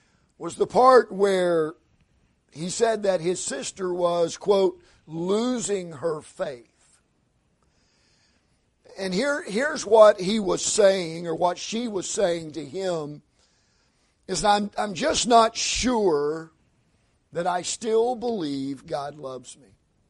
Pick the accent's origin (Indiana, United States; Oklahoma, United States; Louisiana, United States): Oklahoma, United States; But anyway, I was raised in Panhandle of Oklahoma